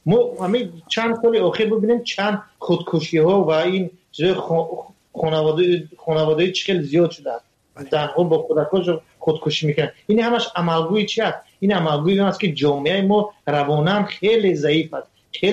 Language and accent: Persian; Tajikistan; now in Russia; ما باید تاجیکستانی و تاجیک هست که از تاجیکستان هست اومدیم روسیه،